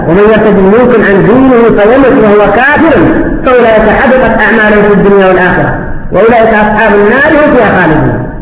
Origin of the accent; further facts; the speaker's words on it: Yemen; وقد فوتوا على المسلمين عندنا في اليمن